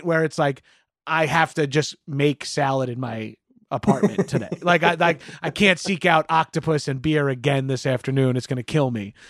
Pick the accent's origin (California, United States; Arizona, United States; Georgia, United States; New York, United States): New York, United States; Long Island; I'm from Long Island.